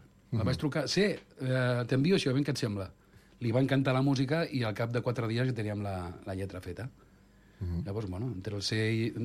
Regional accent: Sant Feliu de Guíxols, Catalonia, Spain; Llavors, jo sóc ganxó, sóc de Sant Feliu de Guíxols, i en sé també.

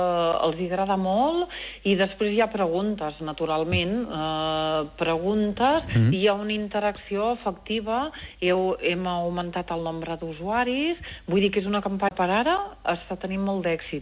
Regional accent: Catalonia, Spain; Nosaltres que som de l'Empordà ho podem entendre molt bé.

